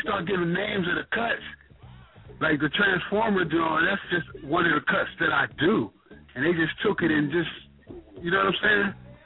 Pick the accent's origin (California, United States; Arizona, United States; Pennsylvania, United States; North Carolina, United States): Pennsylvania, United States; Philadelphia; I'm from Southwest Philly